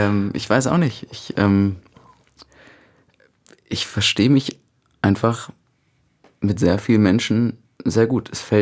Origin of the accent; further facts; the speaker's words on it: Cologne, North Rhine-Westphalia, Germany; Das ist die Einwohnerzahl von Köln, meiner Heimatstadt.